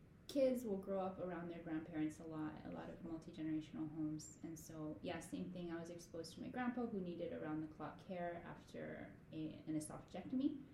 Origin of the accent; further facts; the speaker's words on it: Kaneohe, Hawaii, United States; I grew up in Kaneohe, also went to Punahou with Scott, and then I went to Columbia in New York for college.